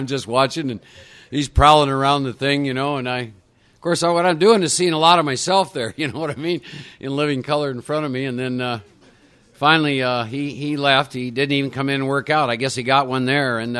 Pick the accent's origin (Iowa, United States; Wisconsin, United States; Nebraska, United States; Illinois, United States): Iowa, United States; And I was born and raised in Iowa in the Midwest, and prior to ever coming to New York City, I had formulated some belief systems about you all.